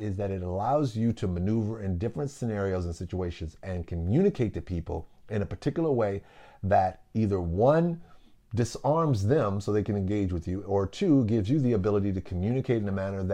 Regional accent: the South, United States; I'm from the South. I'm a country boy.

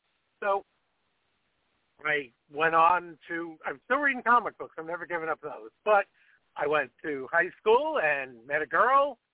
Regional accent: Floral Park, New York, United States; I'm from Floral Park.

